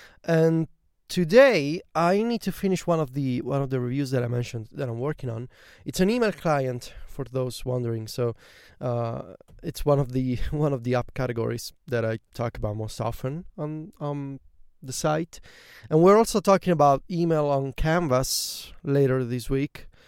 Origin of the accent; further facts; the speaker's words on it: Viterbo, Lazio, Italy; coming to you today from a very small town near Viterbo, which is my hometown.